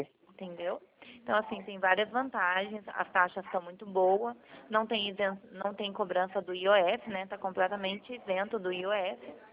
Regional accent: Curitiba, Paraná, Brazil; Eu sou de Curitiba

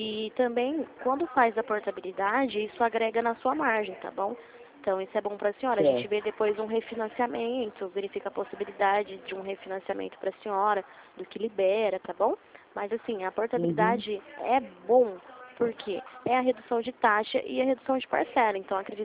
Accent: Limeira, São Paulo, Brazil; eu sou aqui de Limeira

